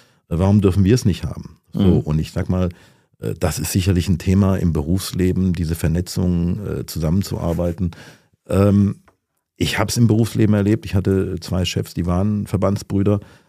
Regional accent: Ludwigsburg, Baden-Württemberg, Germany; weil ich komme aus dem Stuttgarter Raum, Ludwigsburg, habe dann auch in Tübingen studiert

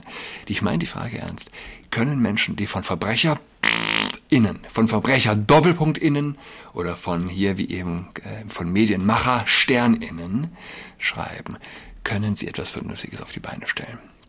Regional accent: Germany; Man glaubt ja als Deutscher, oder sagen wir, ja, ich weiß nicht, jeder kennt vielleicht dieses Gefühl. Warum ist unsere Sprache so unecht?

